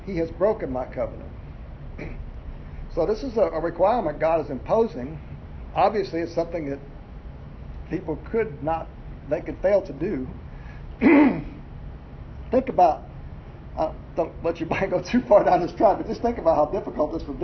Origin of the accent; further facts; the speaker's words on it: Arizona, United States; Sandy and I grew up in Arizona, and there's some places out in the desert where you can go outside the city